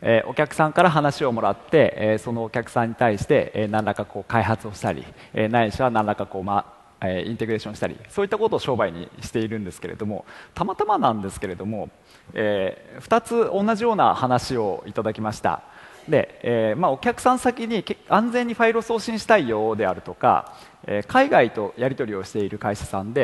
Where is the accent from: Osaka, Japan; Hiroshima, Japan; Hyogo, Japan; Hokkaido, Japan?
Hokkaido, Japan; Sapporo; also born or lived in Gifu; 岐阜県生まれの札幌育ちですね。